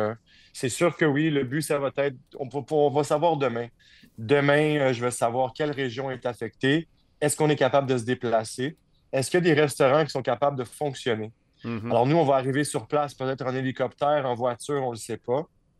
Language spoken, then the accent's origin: French; Canada; now in Jamaica; Je suis Canadien, mais j'habite ici.